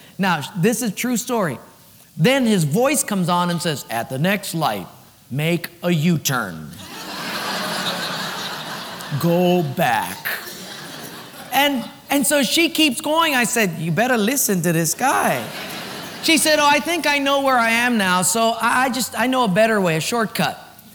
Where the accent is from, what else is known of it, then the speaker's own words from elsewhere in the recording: Hilo, Hawaii, United States; I'm from Hilo. A map in color is new.